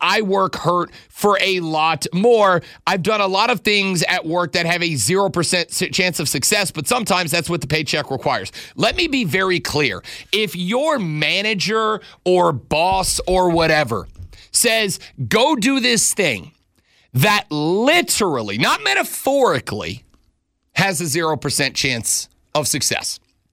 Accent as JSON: {"language": "English", "region": "Louisiana", "country": "United States", "said": "I'm Irish Catholic from Louisiana. I got a lot of cousins, dude."}